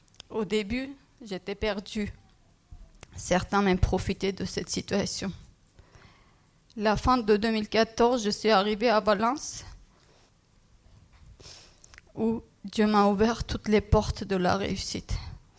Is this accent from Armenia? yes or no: yes; Armenia; French is a second language; moved away as an adult; now in France; je suis arménienne, je viens d'Arménie. Je suis en France depuis 12 ans. J'ai 40 ans, j'ai une fille de 9 ans et je suis célibataire. Je suis née en Arménie dans une famille chrétienne, mais peu croyante.